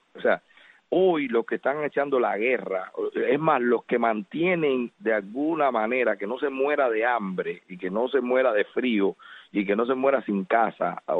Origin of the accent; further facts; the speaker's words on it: Havana, Cuba; En mi barrio, yo vivía, después que nací en El Pilar, vivía en Carraguao, ahí arriba, al lado del estadio